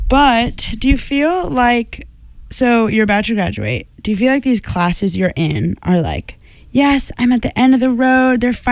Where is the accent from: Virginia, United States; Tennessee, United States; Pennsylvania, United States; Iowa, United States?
Iowa, United States; I know, like growing up in Iowa, I never thought of myself as like big city gal.